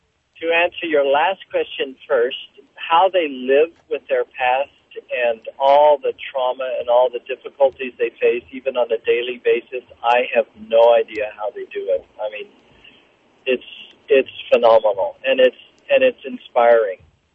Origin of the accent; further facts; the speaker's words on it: Carmel, California, United States; now in Rwanda; I come from Carmel, California, by the ocean, so it's a far cry from that.